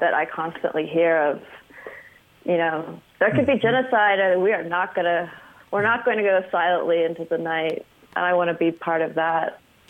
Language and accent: English; California, United States; moved away; also born or lived in Deep South; Well, I was from California, and then we ended up in the Deep South, and I didn't go to school. I lived in the middle of absolutely nowhere in the Deep South.